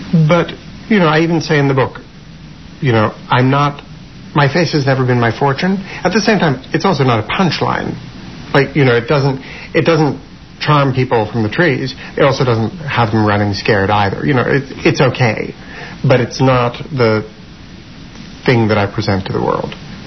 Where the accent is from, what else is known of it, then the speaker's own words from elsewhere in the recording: Canada; now in New York, United States; the fact that I'm Jewish is the filter through which I see everything. The fact that I live in New York is the filter through which I see everything. The fact that I was born and raised in Canada.